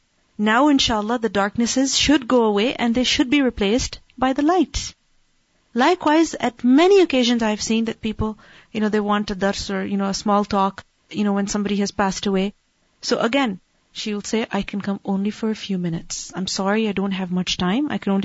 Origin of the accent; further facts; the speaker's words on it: Pakistan; I grew up in Pakistan.